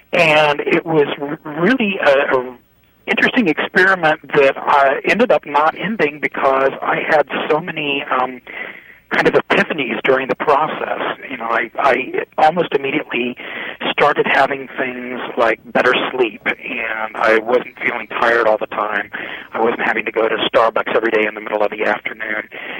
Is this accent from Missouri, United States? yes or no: yes; Kansas City, Missouri, United States; I grew up in Kansas City in the 1970s, and it was a very meat-centric town.